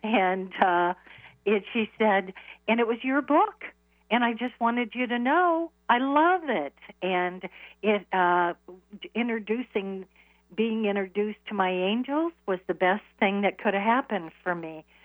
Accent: Iowa, United States; now in New York, United States; I was always in corporate America. I moved to New York from Iowa.

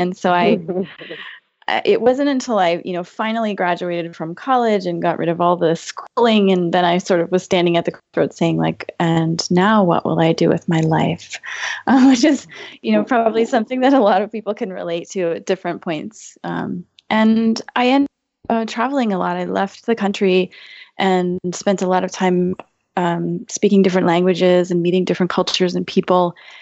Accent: Midwest, United States; also born or lived in Minneapolis / Michigan / Wisconsin; I grew up in the Midwest, and we moved around a lot. We lived in Minneapolis, and then in a small town in Michigan, and then a small town in Wisconsin.

